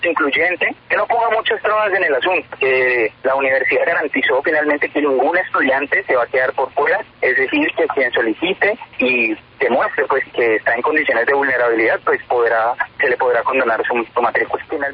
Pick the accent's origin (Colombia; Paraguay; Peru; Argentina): Colombia; Debemos reinventarnos como país, debemos salir adelante como colombianos